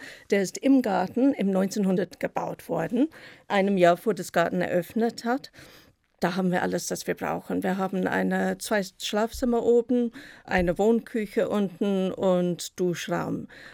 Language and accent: German; Copperbelt Province, Zambia; also born or lived in South Africa; Ja, ich bin im Sambia auf dem Kupfergürtel geboren und teils dort groß geworden und teils in Südafrika, weil in Südafrika, da kommen meine Eltern her und ich war dann im Internat in Johannesburg. Und habe später dann im Kapstadt Gartenbau gelernt.